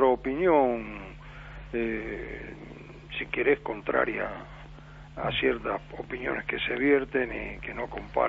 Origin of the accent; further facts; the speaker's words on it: La Rioja, Argentina; yo soy sacerdote de La Rioja